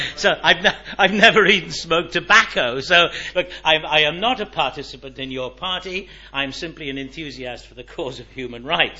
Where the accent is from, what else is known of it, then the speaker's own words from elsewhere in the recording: Swansea, Wales, United Kingdom; I'm going to have to leave at 3:15 to get the train back to Swansea, to my hometown.